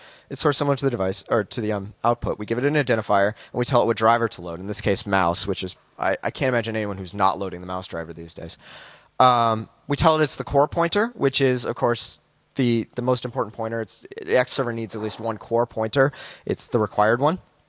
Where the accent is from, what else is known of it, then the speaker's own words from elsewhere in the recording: United States; In this case, because I'm American, you use US